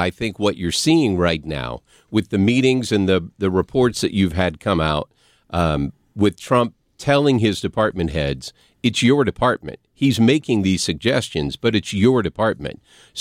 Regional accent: St. Louis, Missouri, United States; But we say we're from St. Louis.

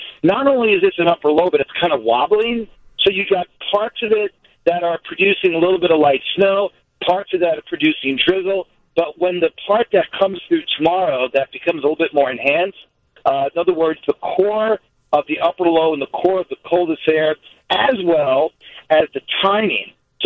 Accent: Queens, New York, United States; Yeah, you know, I grew up in Queens, and I used to always love that fresh covered snow

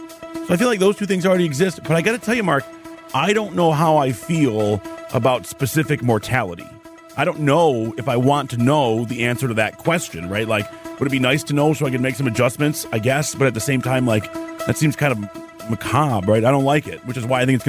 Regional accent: Scotland, United Kingdom; Don't tell anybody, but I'm Scottish.

